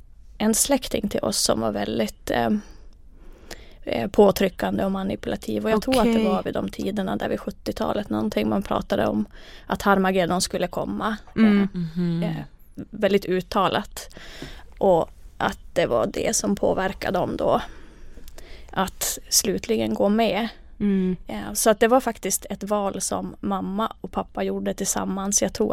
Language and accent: Swedish; Kalajoki, North Ostrobothnia, Finland; now in Umeå, Sweden; är 41 år gammal, småbarnsmamma. Från Umeå, jag är ursprungligen från Kalajoki i Finland, där jag föddes.